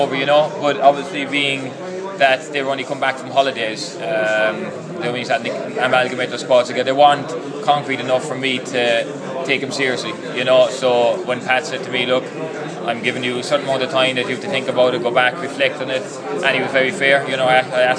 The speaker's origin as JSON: {"language": "English", "town": "Abbeyfeale", "region": "Munster", "country": "Ireland", "tie": "born or raised there", "said": "Abbeyfield. I'm right on the border. I'm on the Tricon, a Kerry Limerick Cork bor"}